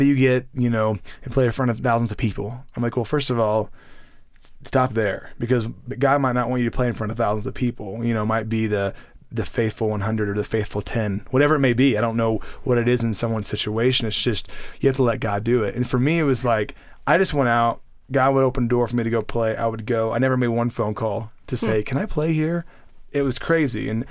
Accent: Indiana, United States; born there; Anyway, so basically, you know, I was born in Indiana, you know, that's what you just said.

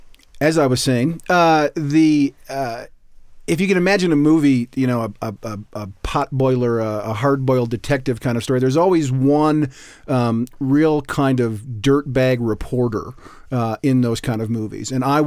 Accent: Wisconsin, United States; Yeah, I'm a Wisconsin boy.

